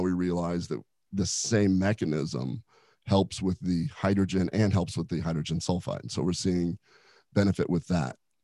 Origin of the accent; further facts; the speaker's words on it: Nebraska, United States; I'm from Nebraska originally.